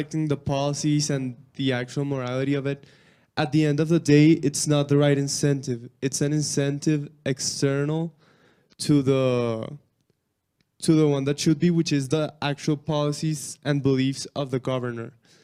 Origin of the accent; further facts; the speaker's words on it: Colombia; So I'm from Colombia, and here in Colombia, a big social problematic is buying votes.